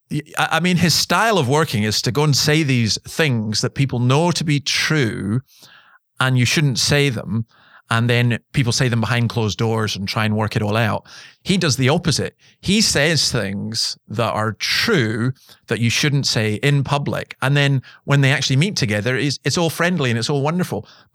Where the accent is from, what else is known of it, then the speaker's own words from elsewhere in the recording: Scotland, United Kingdom; I'm Scottish. You're Scottish. I grew up in a culture, which some people still have, of ABE